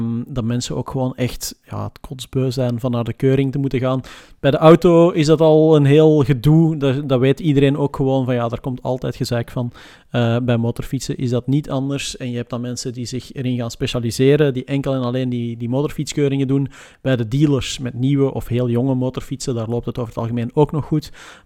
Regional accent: Belgium; we hebben sowieso een vertekend beeld daarop, omdat, ja, als Belg, zeker in het verleden, was het zo

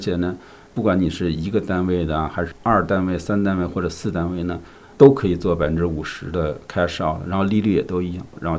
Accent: China; 对，我们中国人的话很少有人有好多 late payment

